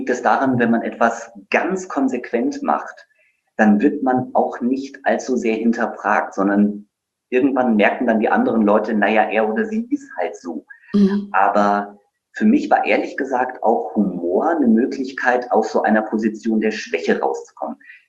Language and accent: German; Taunusstein, Hesse, Germany; Ich bin ja in Hessen zur Schule gegangen, in Taunusstein, also nicht weit von dir, ne, Claudia.